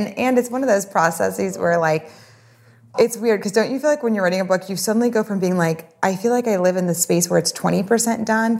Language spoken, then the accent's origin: English; New Orleans, Louisiana, United States; you know, I'm from New Orleans. And so like something that's just like a street term is being like, yeah, you're right.